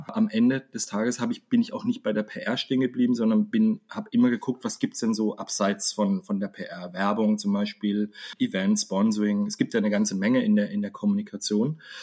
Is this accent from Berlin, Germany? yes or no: no; Freiburg, Baden-Württemberg, Germany; das war natürlich für mich als Freiburger sensationell oder als Badener sogar, weil der damalige Staatssekretär tatsächlich aus Baden-Württemberg auch aus einem Nachbardorf kam, wo ich herkam, aus Buckingen.